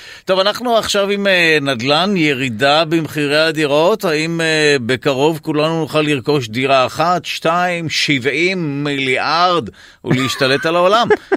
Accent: Netanya, Central District, Israel; כשהייתי ילד, שנות ה-70 בנתניה

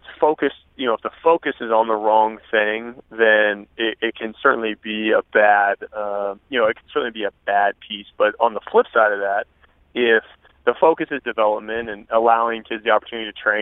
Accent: Eugene, Oregon, United States; I grew up in Eugene and in the Northwest, you know, playing football.

